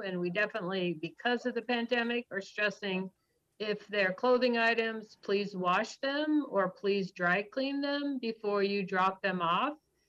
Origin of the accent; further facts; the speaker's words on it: Juneau, Alaska, United States; also born or lived in Fairbanks; I grew up in Juneau. I lived downtown on Gold Street, right behind the Baranoff Hotel. Since I was 3 years old, I've been in Juneau. I was born in Fairbanks